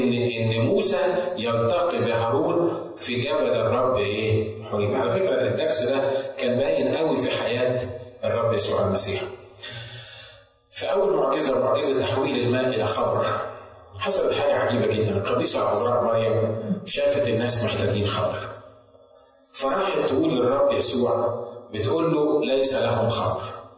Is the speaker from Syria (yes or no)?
no; Egypt; عندنا في مصر، ناخدها في مصر